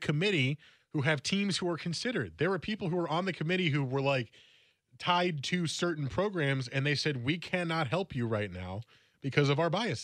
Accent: Northeast, United States; It's very different than, like, the Southeast. College football, like, doesn't really matter out there when I grew up.

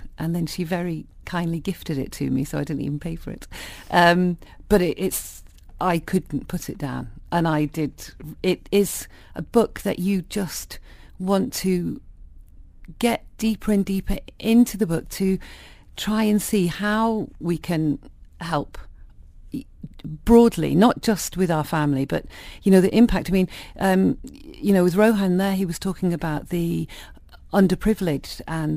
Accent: Manchester, North West England, United Kingdom; although Irish, I was brought up in Manchester

